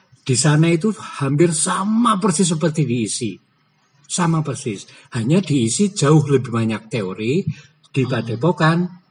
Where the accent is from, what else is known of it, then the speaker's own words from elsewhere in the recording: Banyumas, Central Java, Indonesia; born there; saya latar belakangnya saya lahir di Banyumas